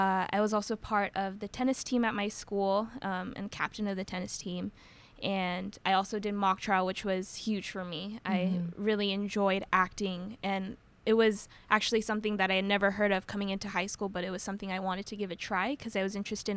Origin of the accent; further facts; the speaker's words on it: Claremont, California, United States; I'm from Claremont, California. I went to Claremont High School for all 4 years, and I just finished my first year at Stanford.